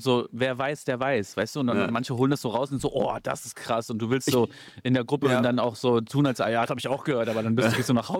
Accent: Berlin, Germany; Also ich komme ja aus Südberlin, ich bin ja gebürtiger Lankwitzer.

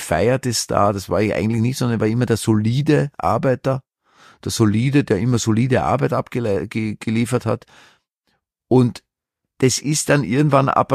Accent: Vienna, Austria; weil ich habe sehr Dialekt. Ich kam ja bin im Zweiten aufgewachsen, in Atzgersdorf-Mauer in die Schule gegangen, in einer Schule, die war eher so ein Integrationsprojekt. Also mein Dialekt, das wird mir heute noch in meinem Podcast immer wieder angegrätselt oder angekreidet

